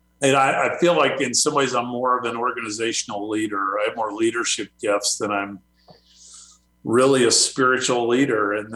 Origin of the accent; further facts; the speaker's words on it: Miami, Florida, United States; But anyway, yeah, I came here. I grew up in Miami. Came here, got married, went to college, met my wife there.